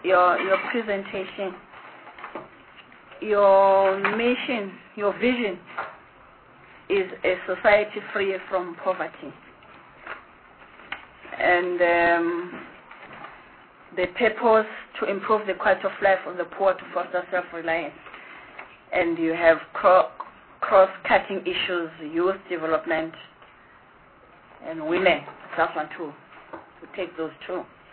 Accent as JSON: {"language": "English", "region": "Gauteng", "country": "South Africa", "said": "But I'm from Gauteng."}